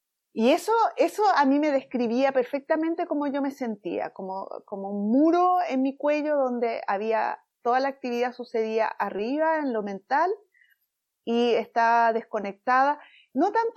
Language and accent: Spanish; Chile; yo soy chilena y estando en Chile, viviendo en Chile, en mis 20, pasando hacia los 30 más o menos